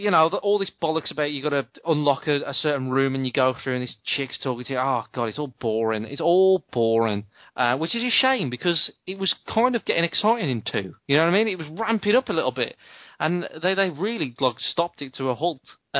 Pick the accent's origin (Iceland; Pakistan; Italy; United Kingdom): United Kingdom; As a British person, I don't know too much about who all these people are.